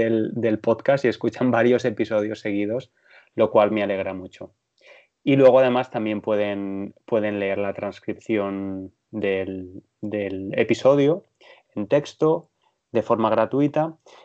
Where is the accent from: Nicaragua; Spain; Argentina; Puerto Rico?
Spain; Sí, es la hora de la siesta, ¿no? Como soy español.